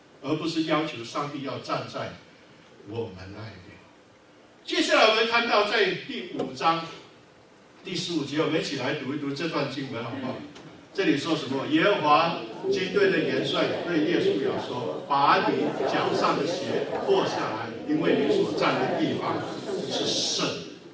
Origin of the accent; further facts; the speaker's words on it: China; 我们中国人有一句话说什么？最多三次，对不对？